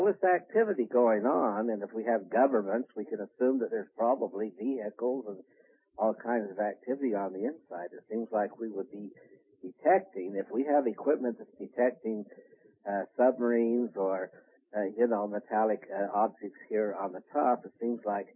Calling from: Utah, United States

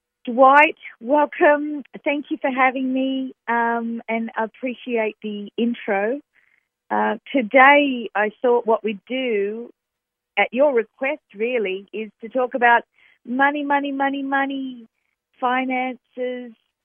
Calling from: Sydney, New South Wales, Australia; I'm calling in from Sydney, Australia.

